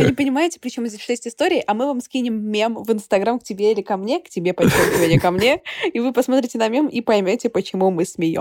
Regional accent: London, United Kingdom; мне 24, я интерсекциональная феминистка и подкастерка из Лондона.

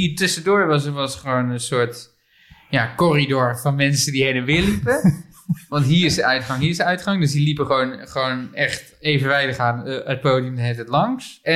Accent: Barneveld, Gelderland, Netherlands; born there; Het was in de Veluwehal in Barneveld, waar ik geboren ben.

